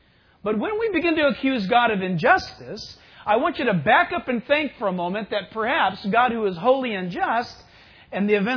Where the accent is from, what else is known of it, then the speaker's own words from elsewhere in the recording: California, United States; I'm from California. And every officer I spoke to said, California, what are you doing here?